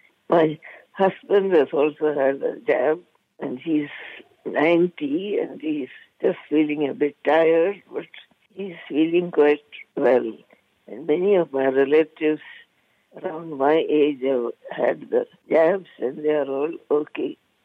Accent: India; moved away as an adult; now in Malaysia; I was born and brought up in India. I came to Malaysia after I got married in 1962.

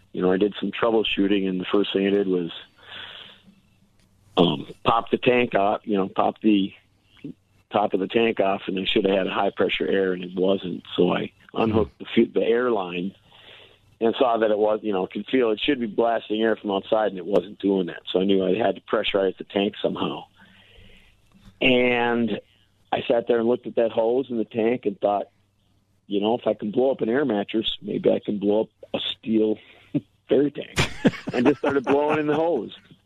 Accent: Coon Rapids, Minnesota, United States; Yeah, I grew up in Coon Rapids, just north of Minneapolis.

